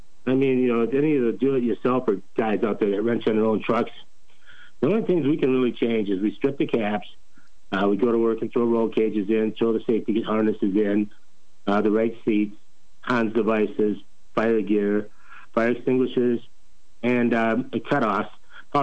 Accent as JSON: {"language": "English", "town": "Blooming Prairie", "region": "Minnesota", "country": "United States", "tie": "born or raised there", "said": "Blooming Prairie, Minnesota, where we're from, we had 5 dirt tracks within a 40-mile radius of us. And so I grew up on Saturday nights helping out the local modified drivers on dirt."}